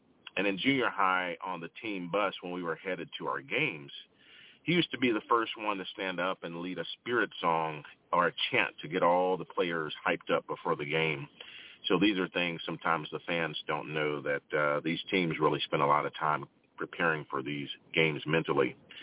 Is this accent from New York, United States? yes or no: no; Tennessee, United States; he grew up in my hometown in Tennessee